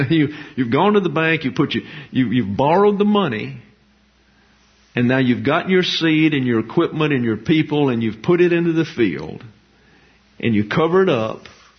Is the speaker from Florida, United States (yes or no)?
no; Alabama, United States; I am from Lower Alabama, and I grew up in the city. I'm a city person.